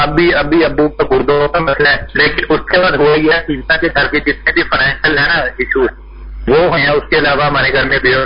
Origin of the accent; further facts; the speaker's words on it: Sialkot, Punjab, Pakistan; نہیں نہیں، میں سیالکوٹ سے ہوں.